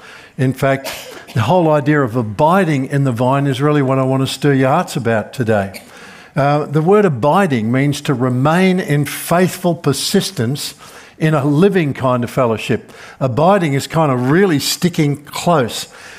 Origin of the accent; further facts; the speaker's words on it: Melbourne, Victoria, Australia; And the answer is because I come from Melbourne and this is our life. We just live like this.